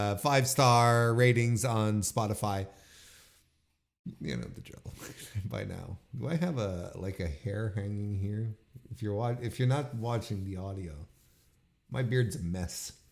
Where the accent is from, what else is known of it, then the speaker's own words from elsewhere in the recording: Quebec City, Quebec, Canada; the March 27, 2024 edition that hailed from my hometown of Quebec City and at the Videotron Center, or as the locals will say, Le Centre Videotron.